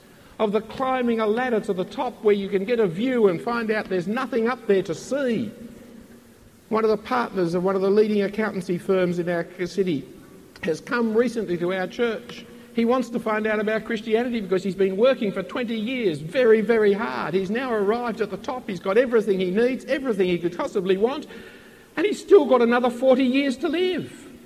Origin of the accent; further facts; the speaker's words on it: Bellevue Hill, New South Wales, Australia; I know it, I come from Bellevue Hill.